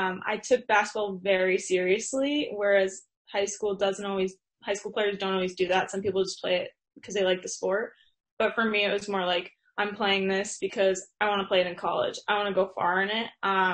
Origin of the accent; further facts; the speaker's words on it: Westbrook, Maine, United States; I grew up in Westbrook. Obviously, that's right by Portland.